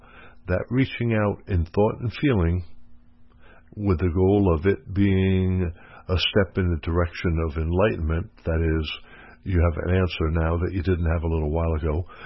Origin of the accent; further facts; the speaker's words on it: Long Island, New York, United States; moved away as an adult; now in Florida, United States; I live in Florida and I've lived multiple places. I'm originally from Long Island, been in the military, so I've lived in multiple states for multiple times.